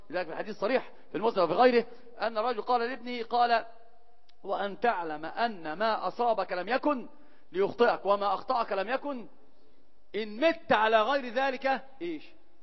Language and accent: Arabic; Upper Egypt, Egypt; احنا عندنا في الصعيد كان بيحكوا لنا حكايات بيخوفونا عشان ما تطلعش بره بالليل